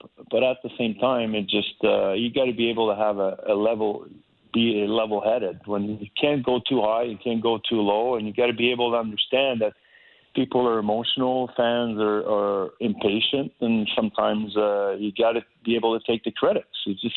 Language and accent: English; Montreal, Quebec, Canada; playing in my hometown in Montreal was a dream come true